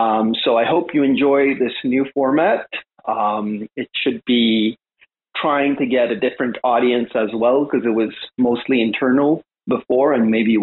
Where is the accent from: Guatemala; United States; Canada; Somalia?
Canada; Aldenal is from the States. I'm from Canada.